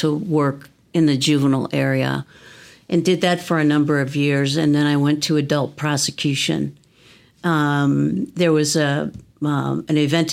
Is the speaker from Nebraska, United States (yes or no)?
yes; Omaha, Nebraska, United States; Raised in Omaha.